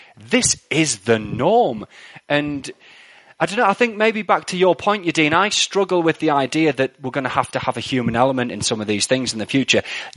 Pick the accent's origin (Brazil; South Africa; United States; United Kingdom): United Kingdom; You know, from my perspective, right, as a Brit who's, you know, I'm not involved with ARM or anything like